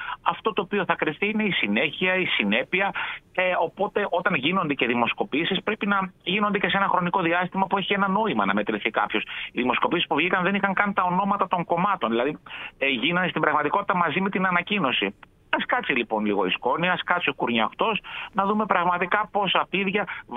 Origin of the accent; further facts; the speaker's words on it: Thessaloniki, Central Macedonia, Greece; να κατέλθω στην Α Θεσσαλονίκη, στην περιφέρειά μου, στις επόμενες εκλογές, δηλαδή στην πατρίδα μου εννοώ.